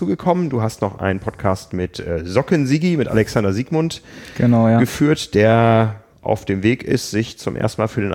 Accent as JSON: {"language": "German", "town": "Osnabrück", "region": "Lower Saxony", "country": "Germany", "tie": "born or raised there", "said": "ich bin von Osnabrück, von meiner Heimatstadt"}